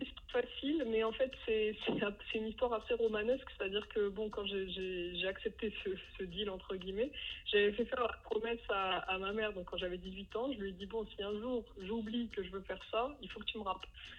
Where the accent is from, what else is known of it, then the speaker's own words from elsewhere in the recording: Casablanca, Casablanca-Settat, Morocco; Je suis née et j'ai grandi à Casablanca